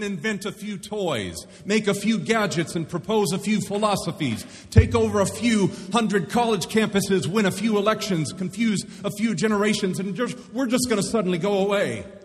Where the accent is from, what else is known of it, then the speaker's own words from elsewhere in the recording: United States; In the spring of 2011, as an American seminary student, I found myself standing on the Areopagus